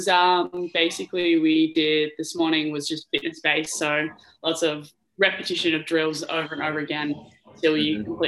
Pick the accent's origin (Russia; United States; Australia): Australia; Dongara, Western Australia; So originally I'm from a small town called Donga. It's about 4.5 hours north of Perth. It's about 1/2 hour south of Geraldton. So very small town, probably about 5,000 people in it in total.